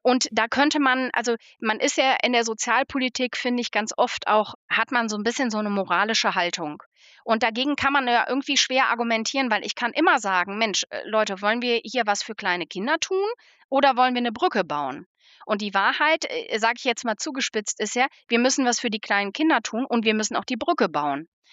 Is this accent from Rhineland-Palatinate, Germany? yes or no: no; North Rhine-Westphalia, Germany; born there; ich komme ja, du hattest es eingangs gesagt, gebürtig aus Nordrhein-Westfalen. Da bin ich auch viele Jahre eben beruflich und ehrenamtlich unterwegs gewesen.